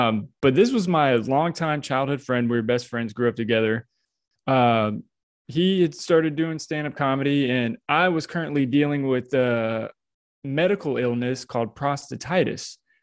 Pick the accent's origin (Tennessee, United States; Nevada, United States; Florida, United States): Florida, United States; Tampa; I'm actually born and raised from Tampa, Florida.